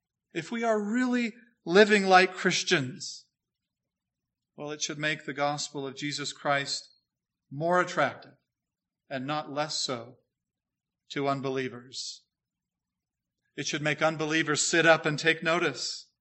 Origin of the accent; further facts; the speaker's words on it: California, United States; We're from Southern California. We know it well.